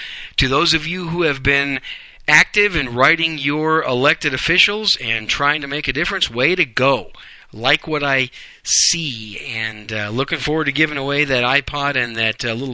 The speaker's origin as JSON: {"language": "English", "region": "Wisconsin", "country": "United States", "tie": "born or raised there", "said": "Packers won 27-14. My hometown team, it was a sloppy win, but they pulled it off."}